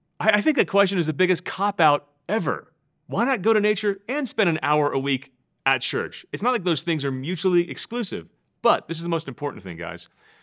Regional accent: Kansas, United States; I grew up in Kansas, didn't think I'd care.

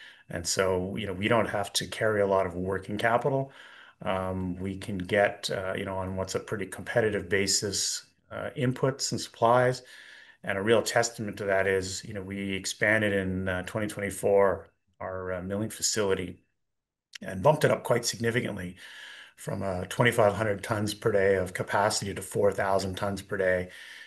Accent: Montreal, Quebec, Canada; a Bruins fan growing up in Montreal was certainly a place to develop a thick skin. I did start my career in capital markets in Toronto

